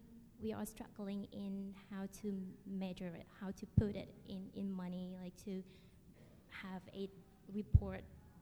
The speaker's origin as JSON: {"language": "English", "town": "Paris", "region": "Île-de-France", "country": "France", "said": "Hi, I'm not from here. I'm from Paris, flying over here to take part in this conference"}